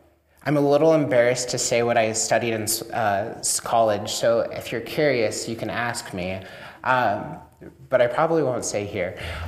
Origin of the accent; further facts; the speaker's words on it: York, Nebraska, United States; I grew up in York, Nebraska, went to high school in Henderson.